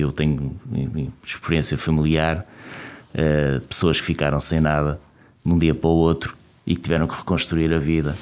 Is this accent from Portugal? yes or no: yes; Portugal; born there; Já nasci em Portugal, mas devia ter nascido em Angola.